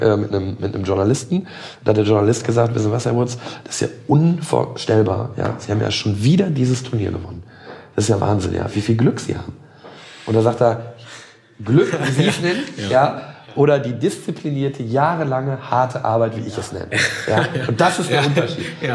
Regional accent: North Rhine-Westphalia, Germany; also born or lived in Ruhr; ich komme jetzt selber auch geboren oder gebürtig vom Niederrhein. Ich bin geboren im Ruhrgebiet, aber im Grunde groß gewachsen am Niederrhein.

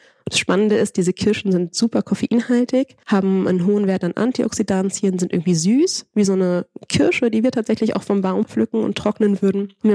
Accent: Barcelona, Catalonia, Spain; Ja, ich bin in Barcelona groß geworden.

